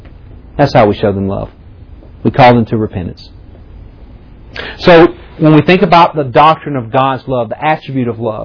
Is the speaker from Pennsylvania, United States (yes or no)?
no; Jackson, Mississippi, United States; I was raised in churches, and many of them that I grew up around in Jackson, Mississippi